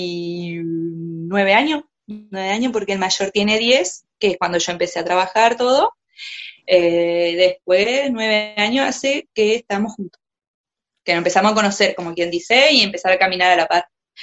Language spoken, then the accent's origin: Spanish; María Luisa, Entre Ríos, Argentina; Nací en María Luisa. Realicé mi secundaria en María Luisa sin tener conocimiento que en Crespo tenía la secundaria, porque yo vivía en el campo de María Luisa.